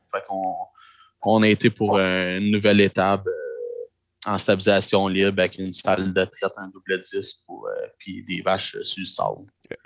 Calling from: Saint-Louis-de-Gonzague, Quebec, Canada; Ben, moi, je suis à Saint-Louis-de-Gonzague.

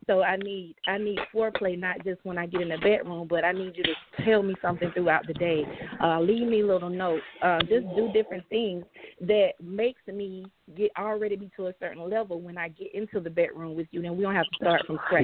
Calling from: Albany, Georgia, United States; I'm calling from Albany, Georgia.

